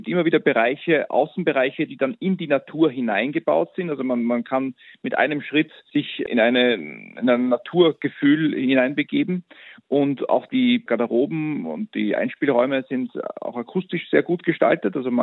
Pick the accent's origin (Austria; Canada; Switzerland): Austria; auch in meiner Heimat rund um Wien